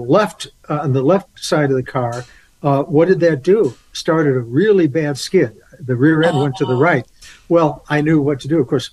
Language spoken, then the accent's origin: English; Midwest, United States; I grew up in the Midwest in the 60s and 70s when we still had snow in the Midwest.